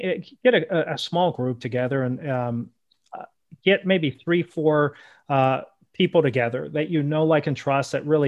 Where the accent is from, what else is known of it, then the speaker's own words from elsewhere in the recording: Pittsburgh, Pennsylvania, United States; So I'm from Pittsburgh.